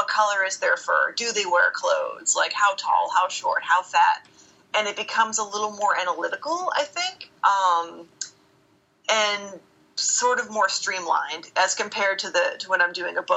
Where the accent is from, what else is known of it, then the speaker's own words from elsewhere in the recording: East Coast, United States; I still wanted to do animation, but I didn't know how I was going to get there, because I'm from the East Coast.